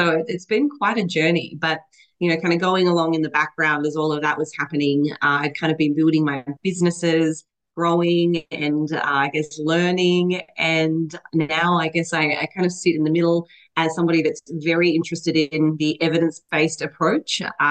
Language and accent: English; Tasmania, Australia; moved away as an adult; now in Florida, United States; So originally, like, born and raised in Australia in a little place called Tasmania. I guess moved to the USA, specifically Florida, in 2017. I have been here ever since.